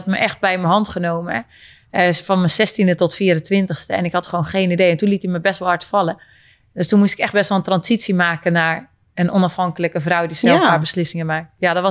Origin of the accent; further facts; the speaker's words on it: Friesland, Netherlands; ja, ik ben Fries en in topsporter